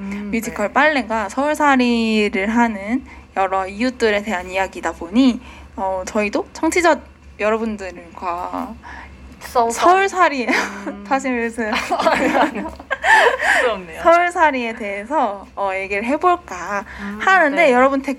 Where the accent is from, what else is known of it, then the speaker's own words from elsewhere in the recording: Tongyeong, South Gyeongsang, South Korea; now in Seoul, South Korea; 고향은 통영이라고 생각하는데 근데 제가 만약에 해외에 나갔을 때를 생각하면 이제 그냥 서울에서 왔다고 할 수도 있을 것 같거든요.